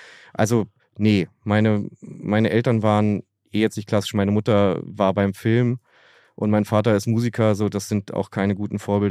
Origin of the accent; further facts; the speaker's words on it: Berlin, Germany; Berlin, Wilmersdorf, Westen.